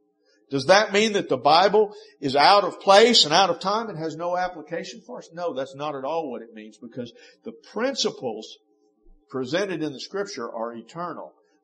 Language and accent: English; United States; Or does it hurt me as an American? And that's a hard question to look at, to hear, and to deal with. If it hurts me as an American, that's bad. Because it's my culture. It's where I grew up.